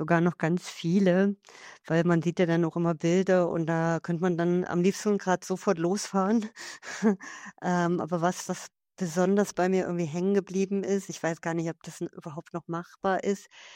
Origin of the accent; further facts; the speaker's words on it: Germany; also born or lived in Switzerland; Ja, natürlich mein Heimatland, Deutschland. dann habe ich fast 20 Jahre in der Schweiz gelebt